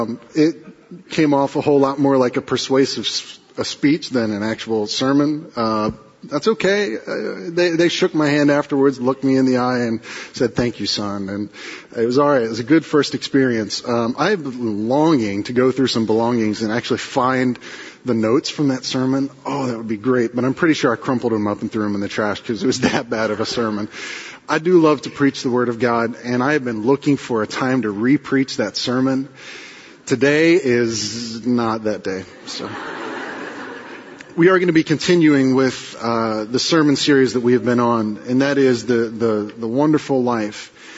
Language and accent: English; West Virginia, United States; I grew up in West Virginia, and this one Sunday, this neighboring town, the church, the minister was gone